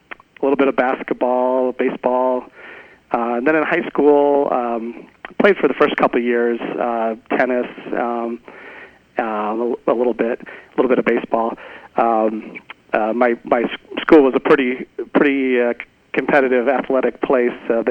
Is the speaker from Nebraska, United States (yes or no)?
yes; Omaha, Nebraska, United States; I grew up in the Midwest in Omaha. I was the youngest of seven kids in an Irish-American Catholic family.